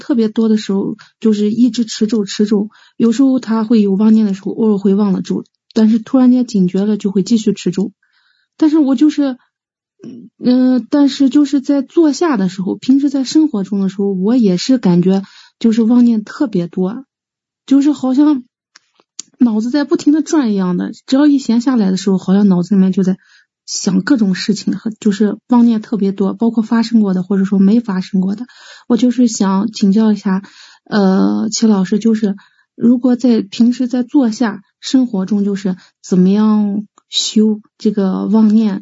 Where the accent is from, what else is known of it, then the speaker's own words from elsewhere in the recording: Gansu, China; 我是来自甘肃的。